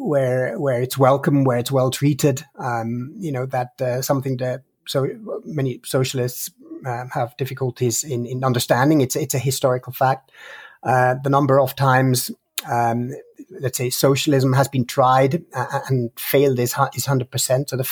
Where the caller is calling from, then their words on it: Switzerland; English is a second language; I'm talking from Switzerland, and that's actually quite I would say a Western or a global phenomena.